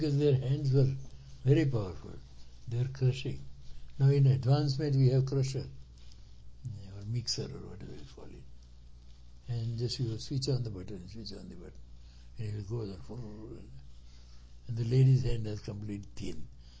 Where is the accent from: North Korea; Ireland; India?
India; Chennai, Tamil Nadu; now in Minneapolis, United States; Oh, I come all the way from Chennai to Minneapolis.